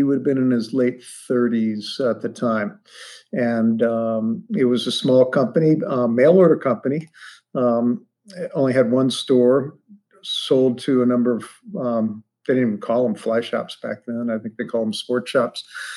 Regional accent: Ohio, United States; But initially I grew up in Ohio.

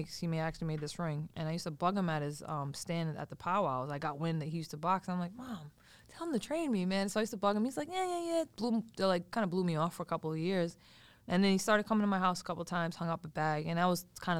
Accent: Seekonk, Massachusetts, United States; And I'm from the Seekonk tribe, or Sukikonket, which is the Black Goose tribe, which is around Seekonk, Rehoboth area.

